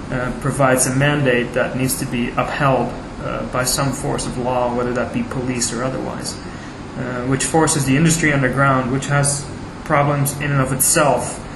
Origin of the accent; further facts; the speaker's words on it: Netherlands; English is a second language; My home country of the Netherlands, smoking is banned in all public places